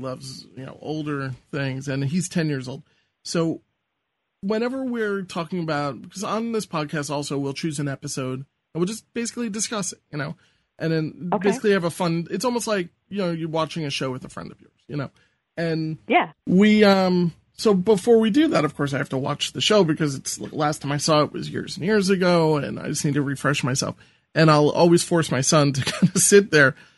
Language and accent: English; New York, United States; I don't think there's any shame in saying it either, because I'm a New Yorker.